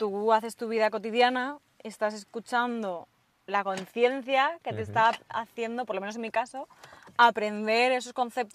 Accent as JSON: {"language": "Spanish", "country": "Spain", "said": "O la tortilla de patatas, que soy española y no se me da muy bien."}